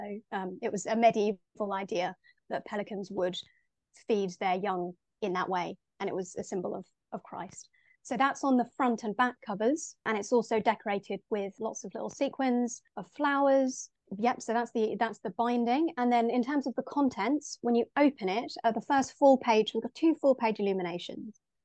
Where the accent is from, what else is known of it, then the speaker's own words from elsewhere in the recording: Tunbridge Wells, South East England, United Kingdom; now in Oxford, United Kingdom; I grew up in Tunbridge Wells in Kent, very near Hever Castle.